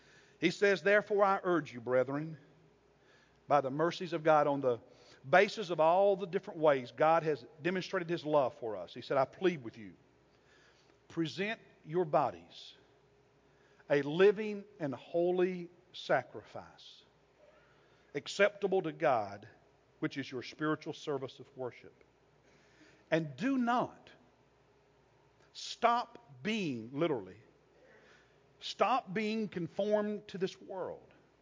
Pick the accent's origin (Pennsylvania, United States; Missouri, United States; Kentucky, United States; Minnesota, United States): Kentucky, United States; I'm from Kentucky. We don't eat them there either.